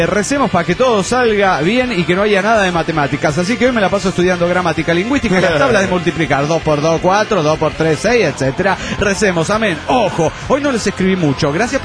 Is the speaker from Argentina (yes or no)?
no; Colombia; En fin, como buen colombiano, habla mucha mierda